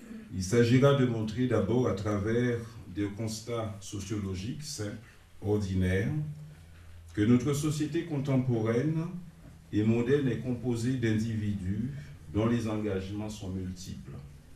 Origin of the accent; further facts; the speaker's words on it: Guadeloupe, France; nous venons de la Guadeloupe. Et nous servons le Seigneur depuis quelques années en France